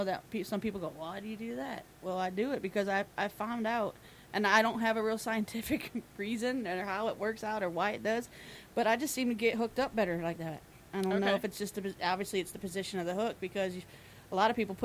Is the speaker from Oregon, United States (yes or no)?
no; Pine Island, Florida, United States; I mean, born and raised on Pine Island.